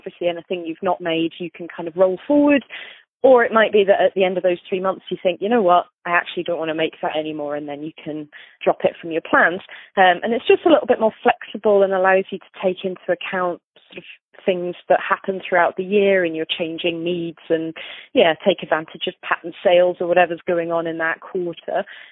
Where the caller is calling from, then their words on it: Edinburgh, Scotland, United Kingdom; I'm calling from Edinburgh, Scotland